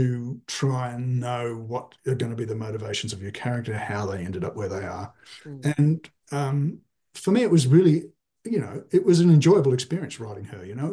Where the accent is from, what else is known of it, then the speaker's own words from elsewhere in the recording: Australia; I'm an Australian author, and I'd like to talk to somebody.